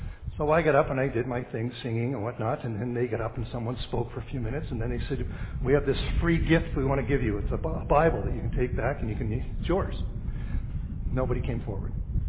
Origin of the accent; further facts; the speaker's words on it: Canada; born there; The fact that we've been born in this country means that because we're Canadian citizens, we have the right